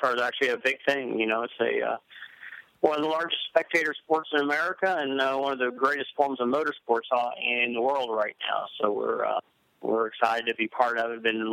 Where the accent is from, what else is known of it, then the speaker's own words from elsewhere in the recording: St. Louis, Missouri, United States; We grew up in St. Louis, Missouri, and we'd travel to the racetrack with Dad.